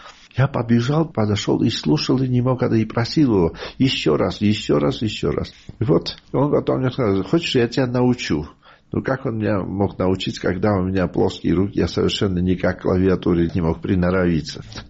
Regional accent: Georgia; Я говорю, «Нет, я грузин».

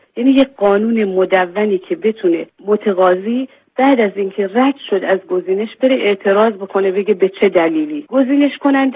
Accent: Iran; ما ایرانی هستیم، ایران کشور ما، متعلق به اینجاییم

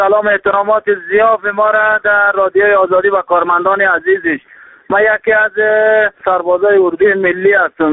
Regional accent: Iran; 25 سال است که ما در ایران بودم، یعنی متولد ایران هستم

